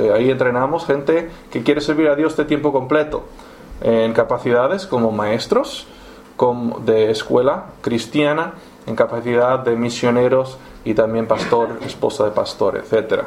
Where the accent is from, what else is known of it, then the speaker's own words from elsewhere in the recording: San Sebastián, Basque Country, Spain; born there; Esto fue mi primera iglesia. Nací aquí en Donosti y no sé cuántas semanas es que me trajeron por primera vez aquí a la iglesia.